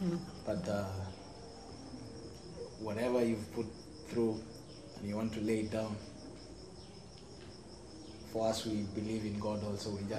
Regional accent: Kenya; I'm also Kenyan. A student also.

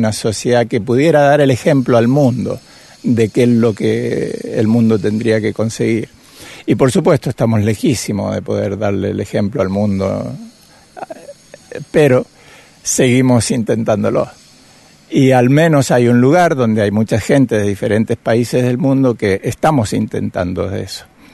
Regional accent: Argentina; now in India; soy de Argentina y vine a Oroville

